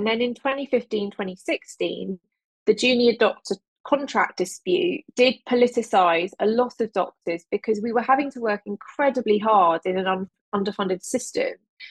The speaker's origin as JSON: {"language": "English", "country": "Jersey", "tie": "born or raised there", "said": "I grew up in Jersey. We don't have party politics."}